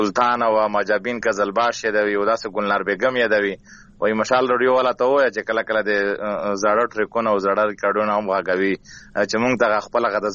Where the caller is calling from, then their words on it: Khyber Pakhtunkhwa, Pakistan; د شمالي وزیرستان سیر کوټ سپلګه کلین